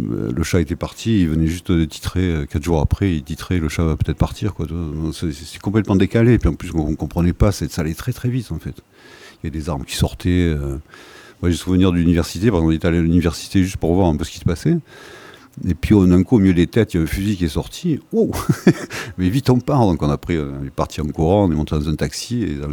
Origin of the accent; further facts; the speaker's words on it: France; elle m'a appris à répondre, je suis français